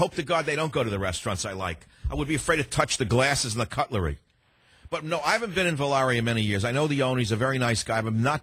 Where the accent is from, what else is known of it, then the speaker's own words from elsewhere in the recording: San Francisco, California, United States; Judith on KSFO in my hometown of San Francisco.